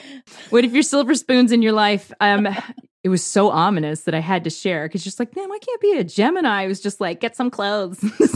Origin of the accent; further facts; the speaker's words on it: Loomis, California, United States; I'm from Loomis.